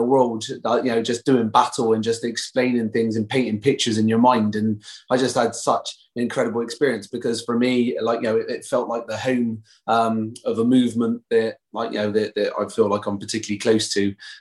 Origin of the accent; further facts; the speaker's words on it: Bristol, South West England, United Kingdom; accent: Bristolian; my Bristolian accent was like, are you Irish or are you Australian?